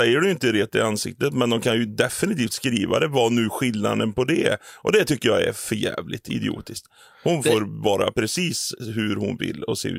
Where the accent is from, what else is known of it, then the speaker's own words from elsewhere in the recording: Trollhättan, Västra Götaland County, Sweden; born there; accent: Trollhättan; Min pappa är född i Uddevalla och kom till Trollhättan och jag är född i Trollhättan. Så någonstans där, jag vet inte om jag har tillverkat min egna dialekt där jag antagligen är trollhättemålig